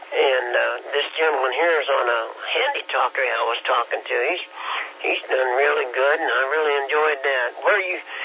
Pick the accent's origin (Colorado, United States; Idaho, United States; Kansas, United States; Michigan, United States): Kansas, United States; And I was from Kansas and young, but it was still cold.